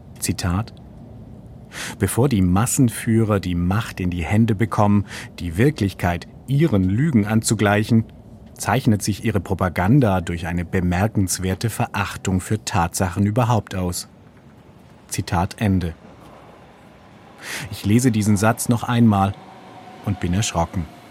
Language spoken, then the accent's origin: German; Baden-Württemberg, Germany; now in Berlin, Germany; Ich fahre mit dem Zug in meine Heimat, nach Oberschwaben, zwischen Schwäbischer Alb und Donau.